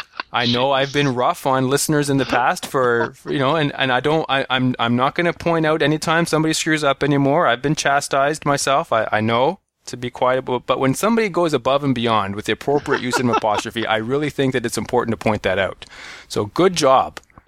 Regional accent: Canada; as a Canadian in the States.

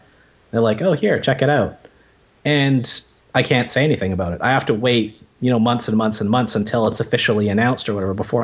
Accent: Toronto, Ontario, Canada; And I grew up my whole life in Toronto. Actually, this is the only place I've ever lived.

